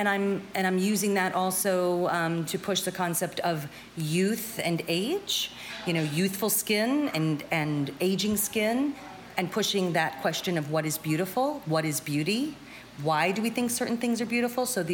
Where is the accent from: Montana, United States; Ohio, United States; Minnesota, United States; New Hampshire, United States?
Ohio, United States; I'm from Ohio, USA.